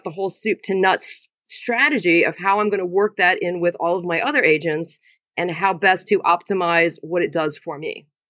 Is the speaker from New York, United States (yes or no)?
no; Maryland, United States; So I'm from Maryland, but I went to college down at University of Miami.